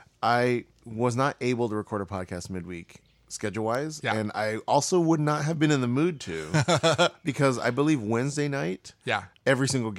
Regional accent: Texas, United States; also born or lived in New York; now in Los Angeles, United States; I did not. I grew up in Texas and I lived in New York for a long time. So living in Los Angeles is great if you're an NBA fan.

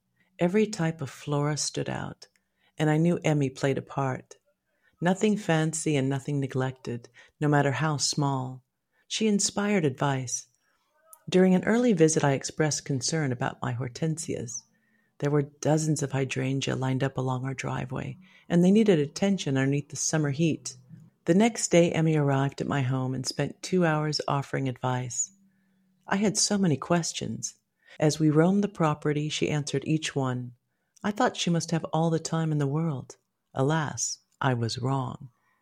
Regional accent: Seattle, Washington, United States; To be fair and slightly nostalgic, I experienced halcyon days growing up in Seattle.

